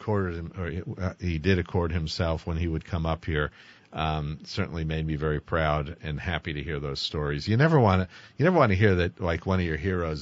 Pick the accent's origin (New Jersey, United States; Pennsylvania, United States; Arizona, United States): Pennsylvania, United States; Philadelphia; Yeah, so, well, I grew up outside of Philly, so I grew up a Phillies fan.